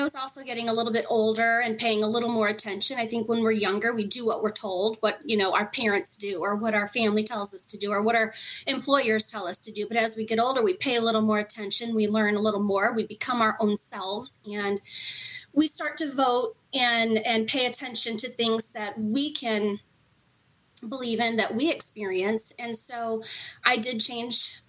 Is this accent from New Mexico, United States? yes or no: no; Illinois, United States; also born or lived in Florida; now in Indiana, United States; I'm from the St. Louis area, but on the Illinois side. So I'm from Illinois. I currently live in Indiana. I also lived in Florida for some time.